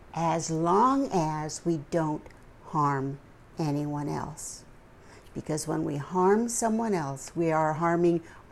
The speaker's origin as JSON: {"language": "English", "country": "United States", "tie": "born there", "said": "I am an American. I was born here. I am a Native American."}